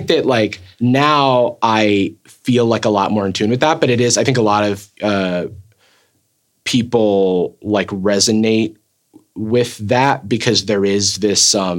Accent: Florida, United States; very much like me growing up in Florida in a predominantly black neighborhood, not really having any white friends till I was like 12 and then still sounding like this.

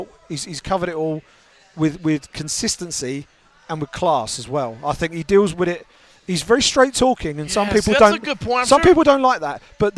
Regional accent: United Kingdom; I have to say, as a Brit

